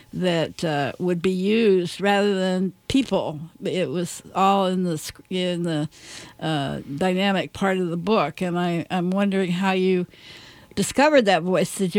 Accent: the South, United States; I was going to ask you about voice. I found, I'm from the South, and I found the voice quite accurate and compelling

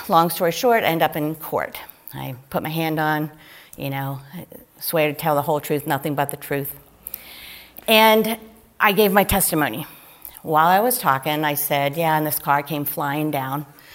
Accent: Clarksville, Maryland, United States; I grew up in Clarksville in Howard County. … And I was raised Catholic, and I went to St. Louis Catholic School in Clarksville.

